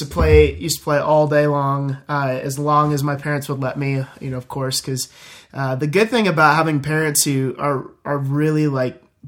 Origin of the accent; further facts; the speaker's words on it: Chesapeake, Virginia, United States; I was adopted from birth in Chesapeake, Virginia. So I'm from the East Coast. Shout out VA for sure.